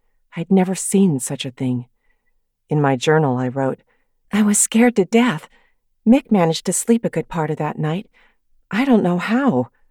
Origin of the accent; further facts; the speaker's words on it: San Luis Obispo, California, United States; When I was growing up in San Luis Obispo, California, in the 1940s and 50s, I thought of weather as something that was only happening over the skies of my own town.